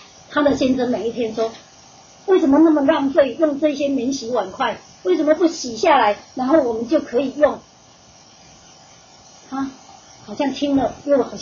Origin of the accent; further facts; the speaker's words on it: Taiwan; 反正我不开口，人家不知道我是台湾人